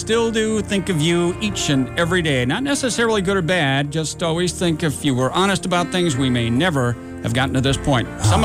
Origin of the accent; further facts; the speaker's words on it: Milwaukee, Wisconsin, United States; We're both from the Milwaukee area.